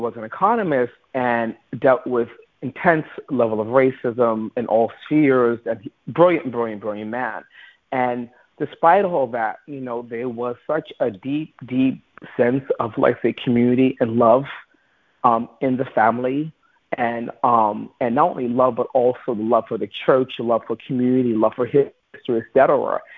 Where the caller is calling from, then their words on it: Manhattan, New York, United States; I'm also calling from Manhattan. I was upstate where I bought a house right before the pandemic